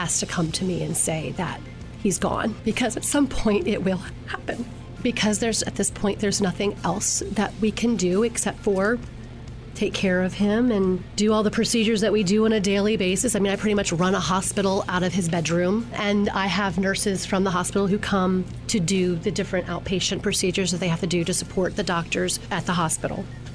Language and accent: English; Greenville, South Carolina, United States; I'm from Greenville, South Carolina.